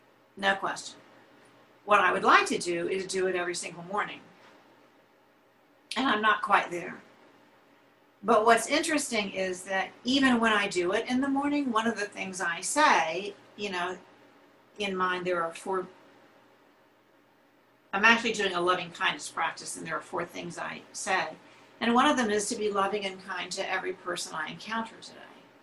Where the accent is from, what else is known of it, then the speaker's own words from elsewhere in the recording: Florida, United States; It brought me back to growing up in Florida, which I did do. And there we have these little teeny tiny lizards.